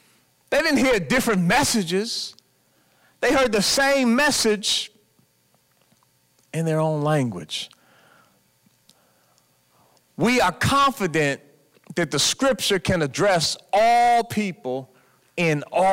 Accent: Kentucky, United States; I said, yeah, when I go and I travel, I tell people I'm from Kentucky, home of the Kentucky Derby.

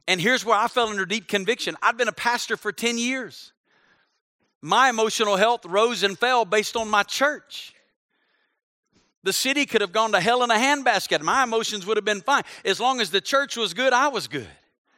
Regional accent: Alabama, United States; I'm from Alabama. You don't go to Las Vegas.

